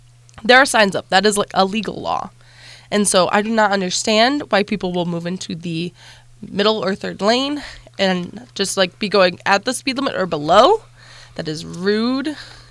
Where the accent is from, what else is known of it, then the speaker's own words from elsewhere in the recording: Cleveland, Ohio, United States; also born or lived in Akron; Like, I'm from Cleveland and Akron